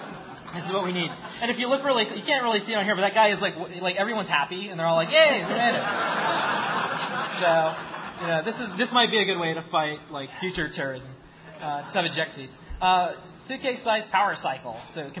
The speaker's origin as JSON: {"language": "English", "town": "Seattle", "region": "Washington", "country": "United States"}